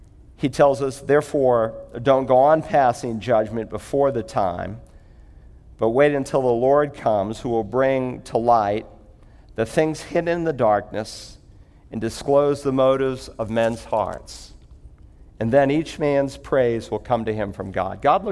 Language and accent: English; Worcester, Massachusetts, United States; the very first missionary to leave American soil from Worcester, Massachusetts, my hometown